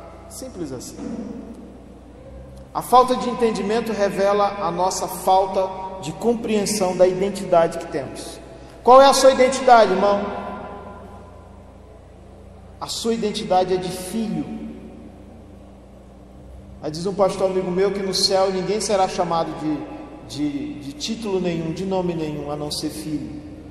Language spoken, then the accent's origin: Portuguese; Northeast Region, Brazil; Eu, como um bom nordestino que sou, 35 graus para a gente é sossegado.